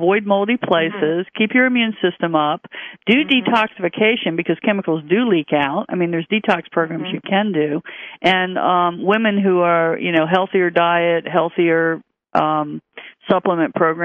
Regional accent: Kansas, United States; I grew up in Kansas. They had dusters all over the place.

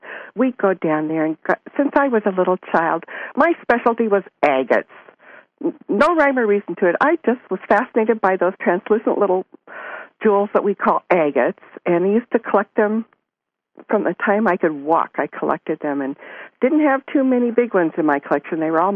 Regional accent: Portland, Oregon, United States; I grew up in Oregon, Portland, Oregon area.

